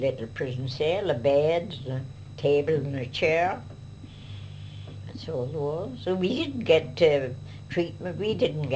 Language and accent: English; Ireland; I said, no, my lord, I will not promise to do it again, I'm Irish.